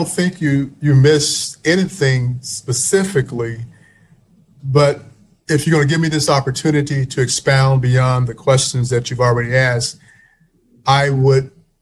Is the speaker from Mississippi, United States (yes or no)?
yes; Mississippi, United States; now in Philadelphia, United States; And as I mentioned, I'm from Mississippi originally.